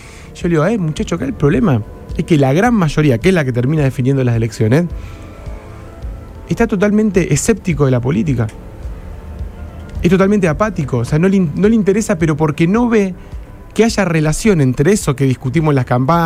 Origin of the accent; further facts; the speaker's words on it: Rosario, Santa Fe, Argentina; born there; No es que es porque nacimos en Rosario